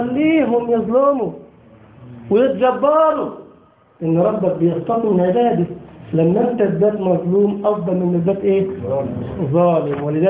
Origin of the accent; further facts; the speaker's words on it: Egypt; موجود عندنا في مصر جميل، في المتحف المصري ده